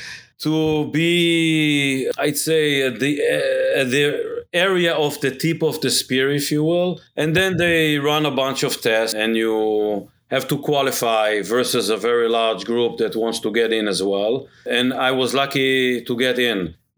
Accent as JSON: {"language": "English", "country": "Israel", "tie": "born or raised there", "said": "So I grew up in Israel. I joined the Special Forces. You have to serve in Israel."}